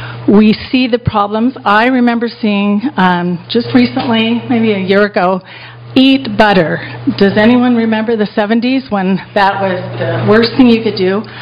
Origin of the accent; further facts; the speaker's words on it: Bellevue, Washington, United States; I grew up in Bellevue. I understand how we're always doing this paradoxical balance